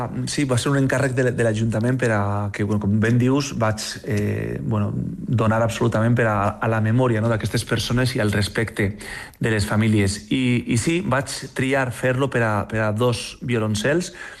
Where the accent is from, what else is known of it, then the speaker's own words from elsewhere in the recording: Valencia, Valencian Community, Spain; now in Ibiza, Spain; Bueno, jo soc de València, estic a Eivissa, era com una tragèdia compartida, no?